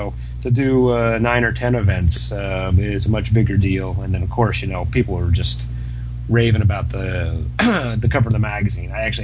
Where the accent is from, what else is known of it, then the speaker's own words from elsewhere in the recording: Florida, United States; It was like 40 degrees, so, you know, I'm from Florida, so I would.